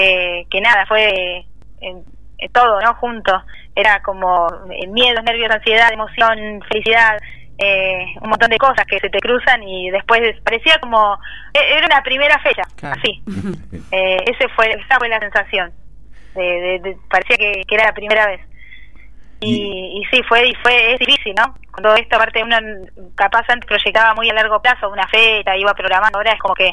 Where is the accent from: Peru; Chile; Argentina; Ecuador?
Argentina; Buenos Aires; porque nosotras somos de Mataderos